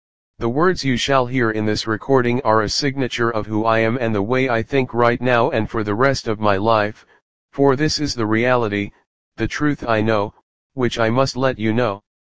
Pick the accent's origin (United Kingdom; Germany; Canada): Canada; the latest threats and abuses to my life and rights as a Canadian, is the truth